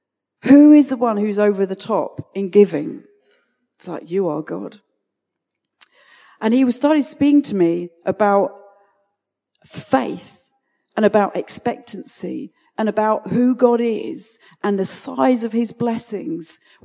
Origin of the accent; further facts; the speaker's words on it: United Kingdom; You know, we conquered the British. We were like, yeah, we're British, but you know, just ignore us.